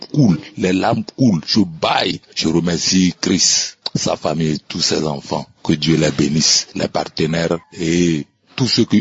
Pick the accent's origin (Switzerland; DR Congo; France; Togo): Togo; now in Accra, Ghana; je suis Togolais et je réside à Accra, une ville du Togo.